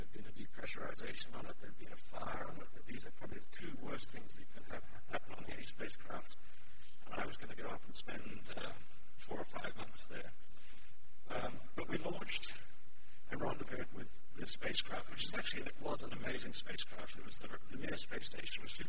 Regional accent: Adelaide, South Australia, Australia; as a young child growing up in Adelaide, I had dreams of being an astronaut

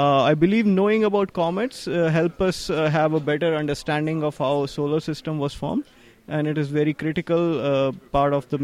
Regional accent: India; now in Australia; I came from India

